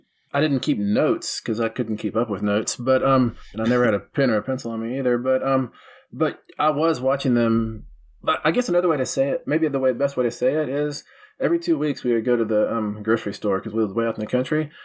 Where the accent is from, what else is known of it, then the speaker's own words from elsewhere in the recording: Texas, United States; But you know, but growing up in West Texas like I did, and believing in all this stuff